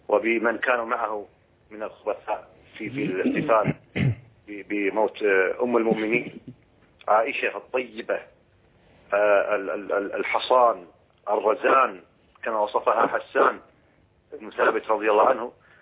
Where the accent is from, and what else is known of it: Kuwait